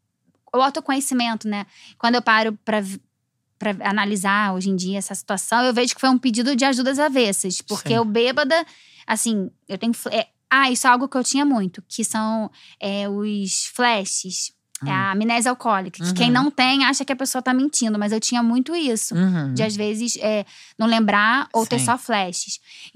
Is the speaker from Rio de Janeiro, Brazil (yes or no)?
yes; Niterói, Rio de Janeiro, Brazil; Eu sou de Niterói, Nikite, na Boa Viagem.